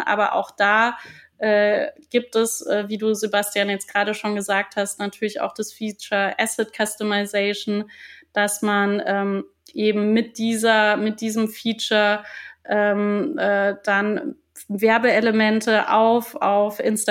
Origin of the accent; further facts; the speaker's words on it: Freiburg, Baden-Württemberg, Germany; Ich komme ursprünglich aus Freiburg und ich vermisse manchmal diese beständige Sonne